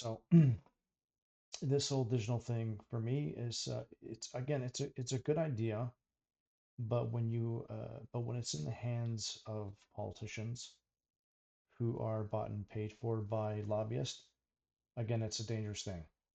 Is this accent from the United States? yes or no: no; Canada; me being Canadian, it's happened here in Canada